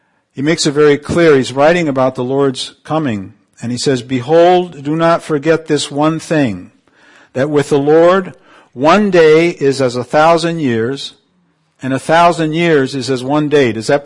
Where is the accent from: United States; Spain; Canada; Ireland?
Spain; Canary Islands; I grew up in the Canary Islands eating figs because they grew there, and the climate was such.